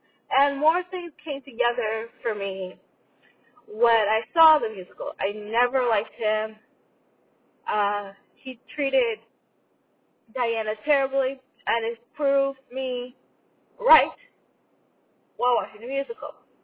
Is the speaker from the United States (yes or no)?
no; Montreal, Quebec, Canada; I am French Canadian. I'm Canadian. I am from Montreal, Quebec. I am from Montreal, Quebec.